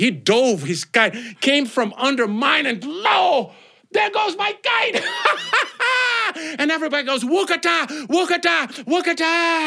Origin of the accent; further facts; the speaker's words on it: Brazil; English is a second language; I grew up Catholic in Brazil. Did you know Brazil is the largest Catholic country in the world?